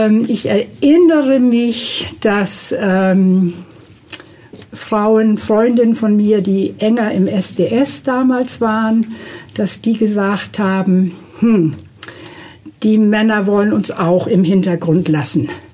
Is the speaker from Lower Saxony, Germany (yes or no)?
no; Schleswig-Holstein, Germany; Ich bin auf dem Land aufgewachsen, in Schleswig-Holstein.